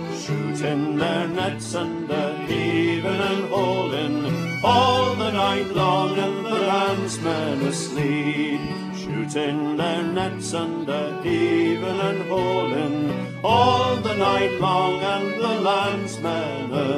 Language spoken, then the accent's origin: English; Grimsby, Yorkshire and the Humber, United Kingdom; our first song we would like to do for you comes from my hometown of Grimsby